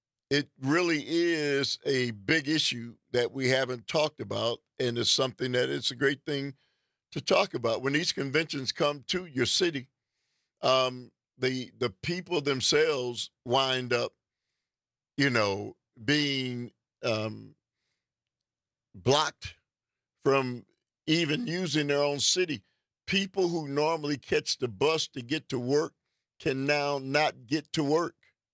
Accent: Detroit, Michigan, United States; I'm from Detroit, but you've lived in Milwaukee a long time.

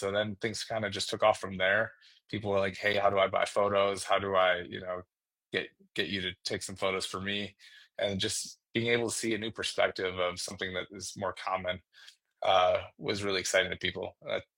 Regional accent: Madison, Wisconsin, United States; I grew up in Madison area, and I feel like everyone was like, "Oh, Madison, is the best city

